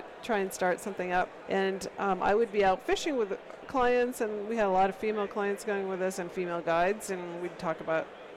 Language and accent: English; Maine, United States; moved away as an adult; now in Alaska, United States; which I grew up in Maine originally and then moved to Alaska right out of college.